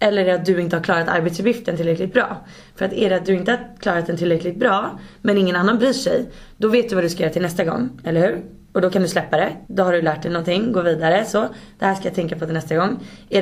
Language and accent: Swedish; Saltsjöbaden, Stockholm County, Sweden; Jag är uppvuxen i Saltis då, som jag sa. Så att jag har gått i samma skola från typ 1:an till 3:e ring.